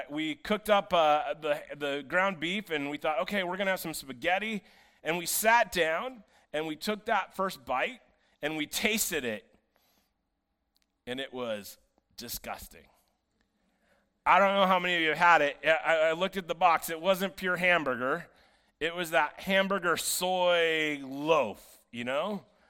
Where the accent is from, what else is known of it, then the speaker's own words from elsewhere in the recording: Iowa, United States; I grew up in Iowa. I like meat, you know.